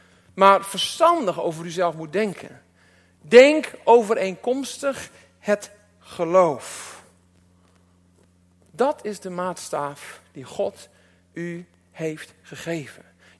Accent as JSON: {"language": "Dutch", "region": "Groningen", "country": "Netherlands", "said": "Maar ik denk voor ons Groningers dat het ook goed is dat we onszelf niet onderschatten."}